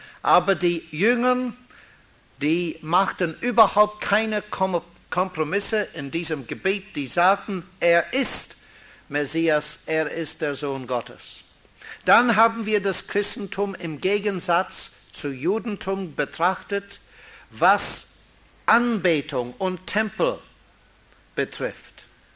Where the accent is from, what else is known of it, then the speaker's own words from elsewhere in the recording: Freiburg, Baden-Württemberg, Germany; während dieser Woche in Freiburg, meine alte Heimatstadt, noch einmal etwas Zeit zu verbringen.